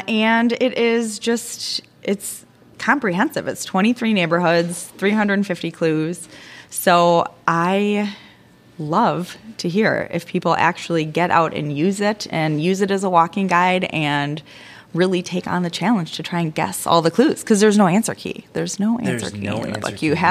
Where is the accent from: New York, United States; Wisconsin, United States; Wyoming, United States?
Wisconsin, United States; Milwaukee; also born or lived in Iowa City / Chicago; So I grew up in Milwaukee. I grew up in the burbs, though, and so I didn't really experience the city until 2000 when I moved back.